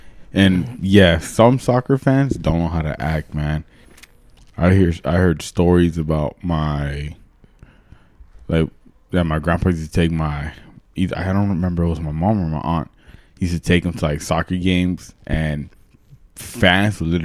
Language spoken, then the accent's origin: English; Los Angeles, California, United States; We grew up in South Central, Anthony, where everything was jump scare.